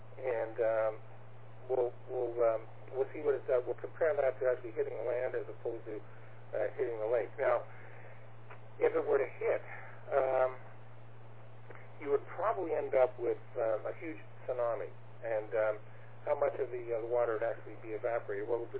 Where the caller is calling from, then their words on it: Toronto, Ontario, Canada; I'm transmitting from Toronto, Ontario, Canada.